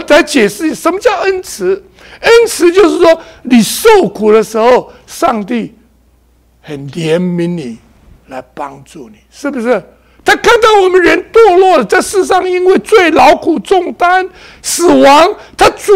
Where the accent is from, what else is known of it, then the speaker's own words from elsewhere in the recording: China; 我们中国人把善当成没什么